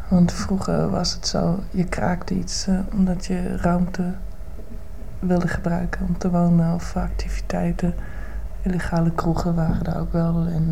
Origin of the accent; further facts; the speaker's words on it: East Germany, Germany; now in Netherlands; nou ja, het land waar ik vandaan kom bestaat niet meer. Het zal weer min of meer opgekocht worden door West-Duitsland.